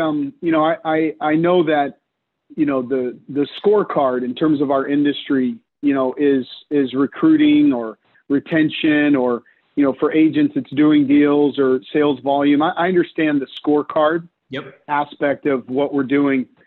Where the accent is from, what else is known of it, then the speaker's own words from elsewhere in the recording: Dallas, Texas, United States; I grew up in Dallas and born and raised there and went to school at Texas A&M University.